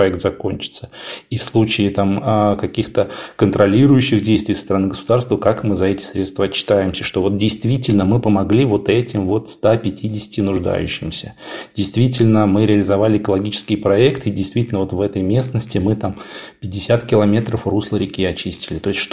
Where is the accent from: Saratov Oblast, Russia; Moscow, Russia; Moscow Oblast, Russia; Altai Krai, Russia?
Saratov Oblast, Russia; Я сам из Саратовской области